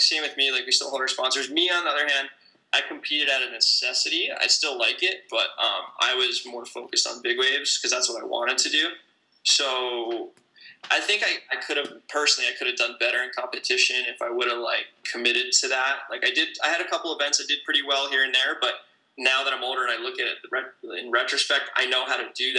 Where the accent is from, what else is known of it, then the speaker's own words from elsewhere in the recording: New Jersey, United States; And I'm from the Jersey Shore.